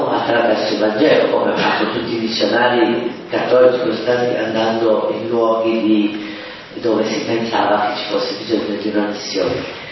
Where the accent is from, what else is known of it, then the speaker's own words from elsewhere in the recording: Milan, Lombardy, Italy; sono cresciuto a Milano, a scuola ero l'unica